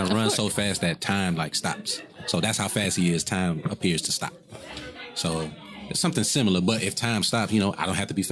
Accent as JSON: {"language": "English", "town": "Oakland", "region": "California", "country": "United States", "tie": "born there", "said": "I was born in Oakland, California."}